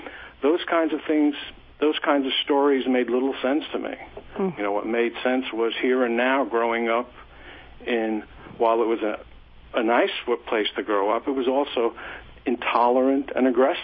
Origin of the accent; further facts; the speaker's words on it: Manhattan, New York, United States; Manhattan for till I was about 17, and then we moved to upstate New York. I found living in Manhattan, growing up in Manhattan, exhilarating in a lot of ways